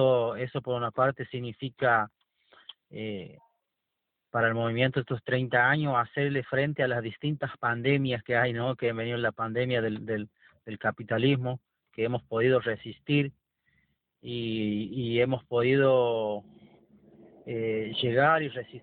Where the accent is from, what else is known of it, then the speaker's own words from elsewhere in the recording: Santiago del Estero, Argentina; soy de aquí de Santiago del Estero, militante del Movimiento Campesino de Santiago del Estero, del MOCASE